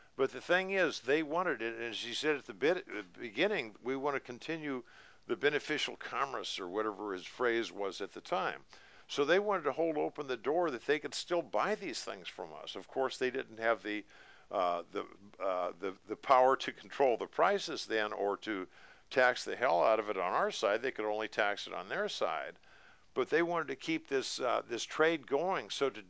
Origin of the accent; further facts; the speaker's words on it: California, United States; I was raised in California. You had to be here a year before you were considered a resident.